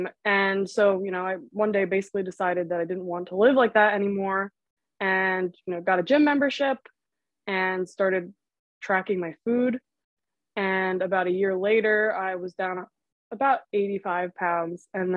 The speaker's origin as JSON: {"language": "English", "region": "New Jersey", "country": "United States", "said": "which was a great fit for me because I'm from New Jersey."}